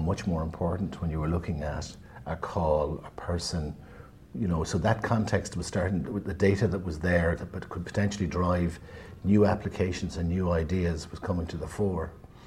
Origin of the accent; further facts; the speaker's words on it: Ireland; I actually strongly believe that as Irish people, we need to, you know, take responsibility to try to give ourselves an edge. We're a small island on the edge of Europe.